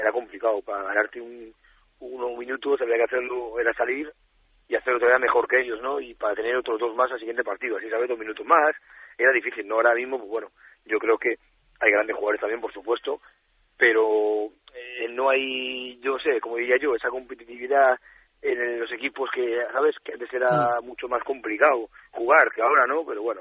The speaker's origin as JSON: {"language": "Spanish", "town": "Santander", "region": "Cantabria", "country": "Spain", "said": "como he dicho, soy de Santander y la verdad que sí"}